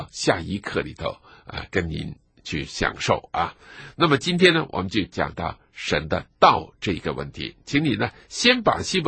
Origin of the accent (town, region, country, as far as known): China